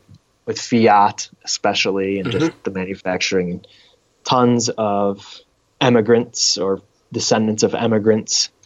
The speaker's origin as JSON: {"language": "English", "country": "Canada", "said": "Canada. I'm from Canada."}